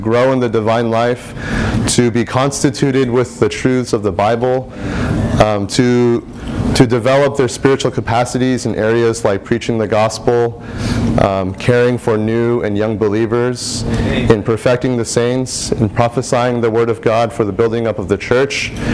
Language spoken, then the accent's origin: English; Champaign, Illinois, United States; I'm from Champaign, Illinois